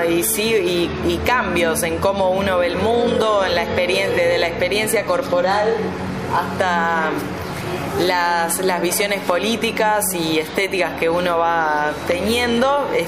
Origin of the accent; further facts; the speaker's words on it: Uruguay; also born or lived in Brazil; soy uruguaya, pero viví unos años en Brasil, pero ahora estoy en Estados Unidos, y entonces soy socióloga, pero soy bailarina, y soy voy mucho a Rocha, pero al mismo tiempo vivo en Montevideo.